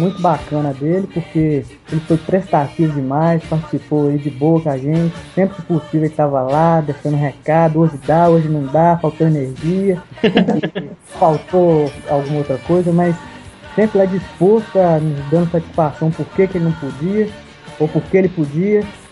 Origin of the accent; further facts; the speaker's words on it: Espírito Santo, Brazil; sotaque não é de mineiro, entendeu? Porque a gente é capixaba.